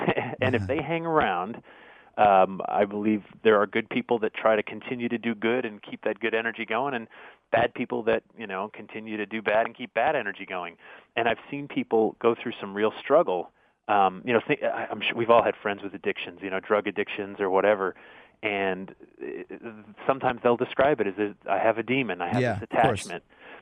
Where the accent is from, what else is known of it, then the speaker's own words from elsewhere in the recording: Connecticut, United States; I grew up in Connecticut, and they, you know, they were in the next town over